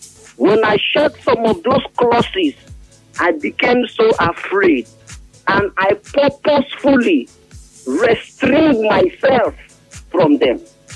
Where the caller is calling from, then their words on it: Port Harcourt, Rivers, Nigeria; I'm calling you from Port Harcourt.